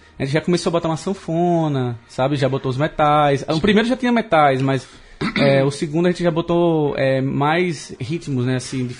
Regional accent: São Cristóvão, Sergipe, Brazil; Eu morei desde, eu nasci em São Cristóvão, então uhum. Eu morei até o ano passado. E, pô, eu teve uma época mágica, cidade de interior mesmo

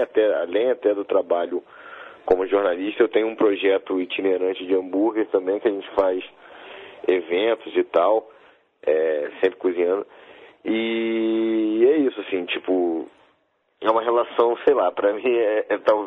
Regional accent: Rio de Janeiro, Brazil; a gente nasceu no Rio, eu gosto demais da cidade, eu sempre, assim, frequentei dois lados, assim, porque eu moro na Zona Sul, na Lagoa, moro a vida inteira aqui na Lagoa

